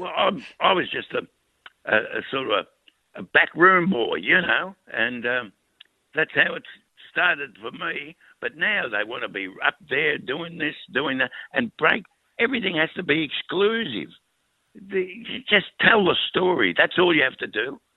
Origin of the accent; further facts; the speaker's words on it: Australia; And I said, oh, from Australia.